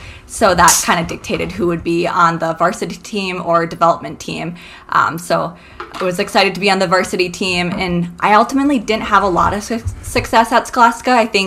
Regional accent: Duluth, Minnesota, United States; So born and raised in Duluth.

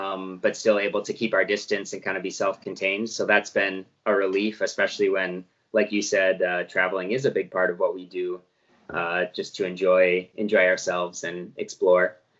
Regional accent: Spooner, Wisconsin, United States; I'm from Wisconsin, across the border, Spooner High School.

